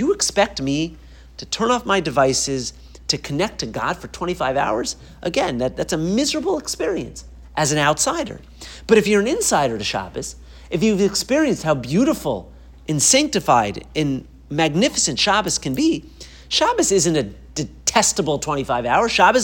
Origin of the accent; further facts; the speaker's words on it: Boston, Massachusetts, United States; I grew up in Boston. I'm supposed to be elite and snobby like that.